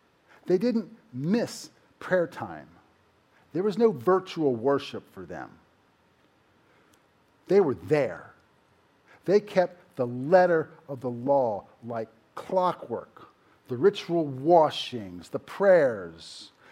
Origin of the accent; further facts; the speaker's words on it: Baltimore, Maryland, United States; born there; I was born in Sinai Hospital in Baltimore in 1965.